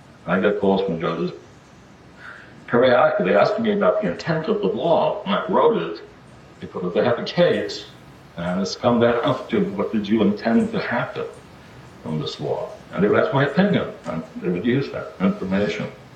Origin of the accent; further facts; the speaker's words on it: Bronx, New York, United States; I would have to say my background, I grew up in the Bronx, went to the public school system.